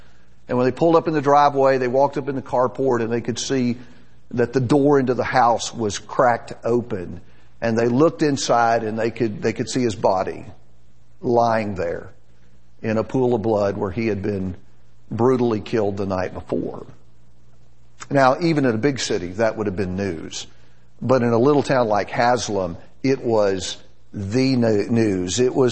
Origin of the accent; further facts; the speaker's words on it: Texas, United States; That is my home state. I was starting out as a preacher in Huntsville, Texas, working with a little church there.